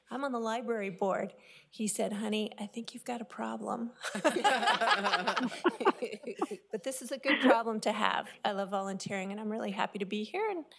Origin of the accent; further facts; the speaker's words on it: New Mexico, United States; I've lived here for 16 years. I'm originally from New Mexico.